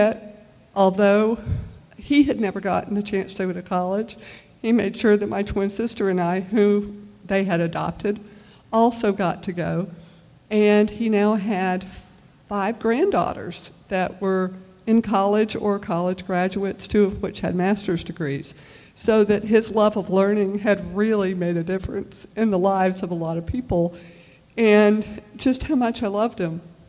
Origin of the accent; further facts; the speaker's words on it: Newnan, Georgia, United States; from Noonan, Georgia, and a grateful member of Al-Anon.